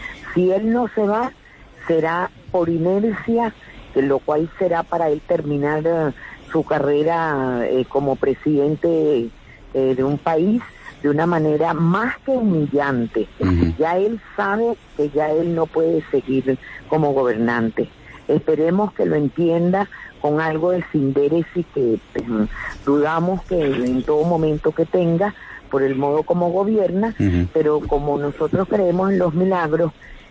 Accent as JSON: {"language": "Spanish", "country": "Venezuela", "said": "nosotros como venezolanos"}